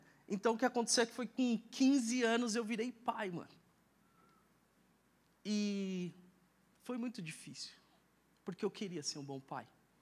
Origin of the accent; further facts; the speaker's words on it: São Paulo, Brazil; eu cresci na Quebrada, lá no fundão de São Paulo, num lugar chamado Cidade Tiradentes, nos anos 90